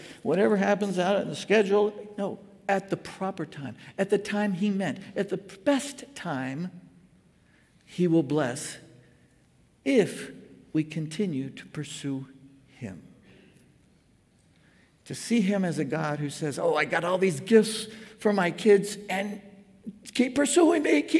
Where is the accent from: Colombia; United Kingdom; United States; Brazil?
Brazil; I grew up in Brazil